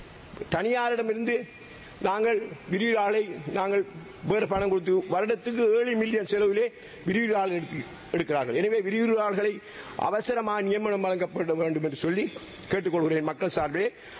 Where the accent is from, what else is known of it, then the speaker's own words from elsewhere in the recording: Addalaichenai, Eastern Province, Sri Lanka; அட்டாளச்சேனை என்னுடைய ஊர், நான் பிறந்த ஊரில் இருக்கின்ற